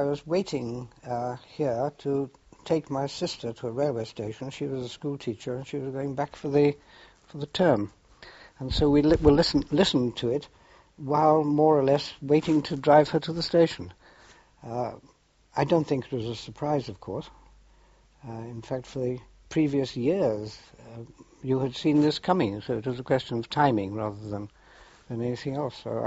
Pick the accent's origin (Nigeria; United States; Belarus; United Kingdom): United Kingdom; Tenby, Wales; born there; I was born here in Tenby.